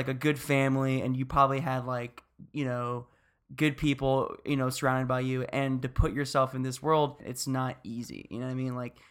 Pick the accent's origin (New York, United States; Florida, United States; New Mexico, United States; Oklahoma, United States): Florida, United States; I'm from Florida, so don't get me wrong. I'm not trying to say, like, why do you got to bring the stank? I come from a town where people ridicule every single day. People hate Florida, and I grew up there, and I love it.